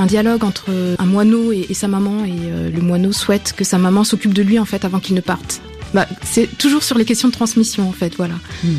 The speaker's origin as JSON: {"language": "French", "country": "France", "said": "Je suis française, mais bon, c'est vrai que j'ai demandé ma nationalité sénégalaise cet été. Je suis partie au Sénégal, donc j'ai la double nationalité."}